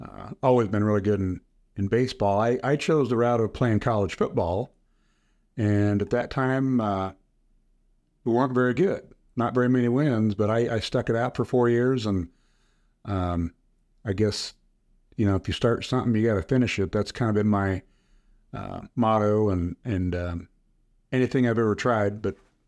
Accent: Iowa, United States; I was born in Iowa, small rural area, and graduated from Pekin High School, sat in the middle of cornfields

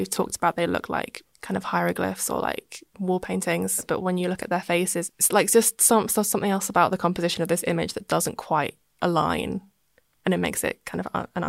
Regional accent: Eastbourne, South East England, United Kingdom; I am from Eastbourne. I grew up here

